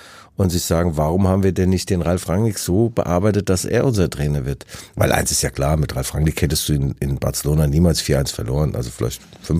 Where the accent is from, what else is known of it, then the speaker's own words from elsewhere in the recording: Mainz, Rhineland-Palatinate, Germany; Wenn du eine kennengelernt hast, sagt die, wo kommst du her? Aus Mainz.